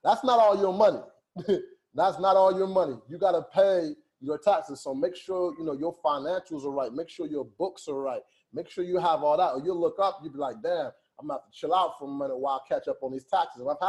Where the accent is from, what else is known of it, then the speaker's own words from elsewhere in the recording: Chicago, Illinois, United States; and I'm from Chicago here, man, it was wintertime too.